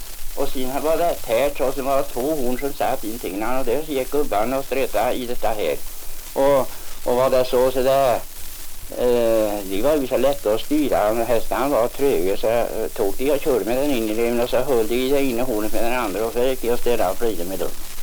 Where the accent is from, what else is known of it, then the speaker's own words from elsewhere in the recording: Sörbygden, Sweden; så jag var den indra ifrån Sörbygden som var ute då.